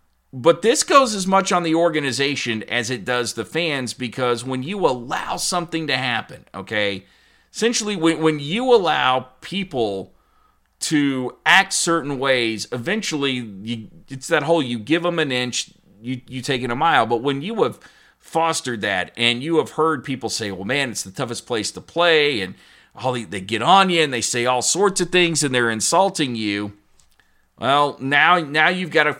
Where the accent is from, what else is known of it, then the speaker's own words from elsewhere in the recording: United States; And no, I am an American, and I don't want to see that change here in America anytime soon